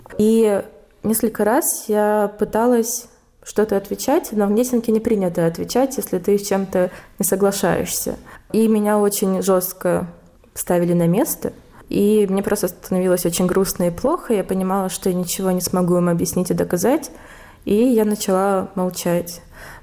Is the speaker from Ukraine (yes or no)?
yes; Ukraine; И когда однокурсники узнавали, что я из Украины, их это очень удивляло и привлекало.